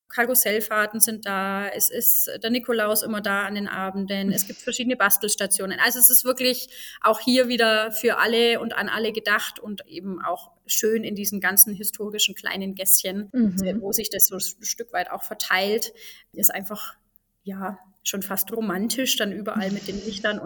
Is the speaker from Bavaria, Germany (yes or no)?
yes; Bavaria, Germany; Ja, das Klausentreiben ist vor knapp 2000 Jahren, also über 2000 Jahre sogar bei uns im Allgäu, als Brauch entstanden.